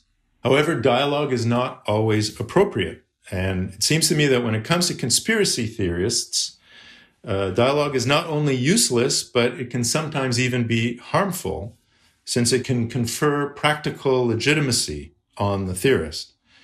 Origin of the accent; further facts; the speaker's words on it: Canada; We have the majority nation of English Canadians, of which I'm a part